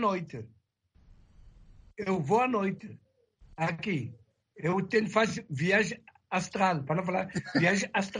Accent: Luanda, Angola; eu cresci aqui em Luanda, quase o povo do Luanda

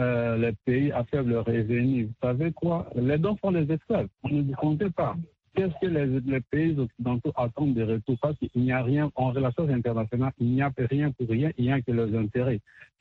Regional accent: DR Congo; C'est tout comme chez nous, en RDC.

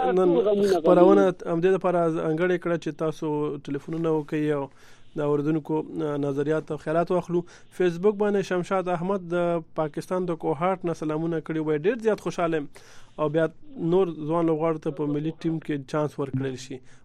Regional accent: Helmand, Afghanistan; now in Quetta, Pakistan; زه د هلمند ولایت یم خو اوس په کوټه کې یم

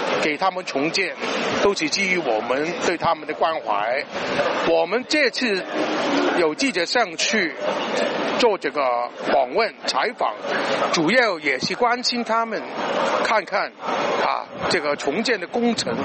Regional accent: Hong Kong; 我们香港人当然是感到非常的气愤。

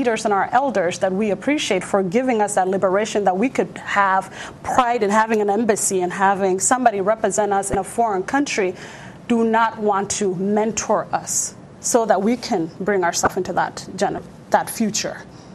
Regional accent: South Dakota, United States; also born or lived in Ethiopia; I was born in Ethiopia, and I grew up in South Dakota. So for me to even be a proud South Sudanese

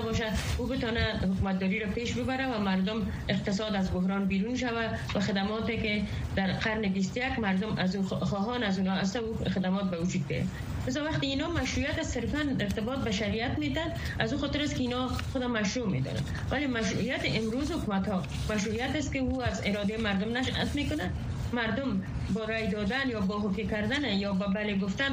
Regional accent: Afghanistan; به عنوان یک شهروند، به عنوان یک زن مسلمان، به عنوان یک افغانی که سالها به افغانستان خدمت کردیم

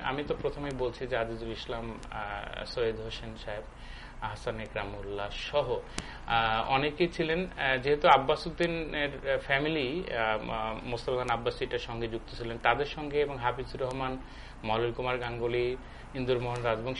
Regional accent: Gaibandha, Rangpur Division, Bangladesh; born there; যেহেতু আমার নানার বাড়িতে আমি মানুষ হয়েছি, আমার জন্ম হয়েছে গাইবান্ধায়, আমার দাদার বাড়ি বগুড়ায়। তো সেই যে গ্রামের মেঠো পথ, আমাদের যেহেতু নদী ভাঙ্গন কবলিত এলাকা

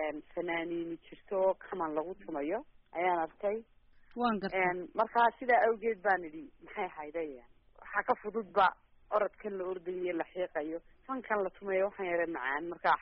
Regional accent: Hargeisa, Woqooyi Galbeed, Somalia; born there; waxaan ku dhashay magaalada Hargeysa

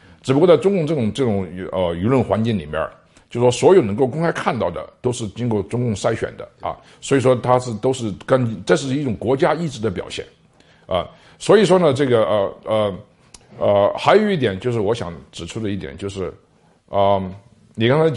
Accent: China; born there; 那么我是中国出生的，我对这种中国的人民、中国的文化有很深的感情

